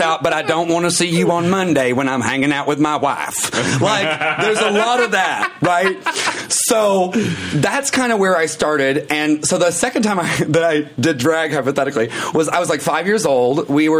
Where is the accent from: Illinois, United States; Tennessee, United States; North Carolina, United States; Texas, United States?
Tennessee, United States; Harriman; I tell people I'm from Knoxville, but where I'm originally from is Harriman, Tennessee / Midtown / Kingston, which we generally all refer to as Roane County.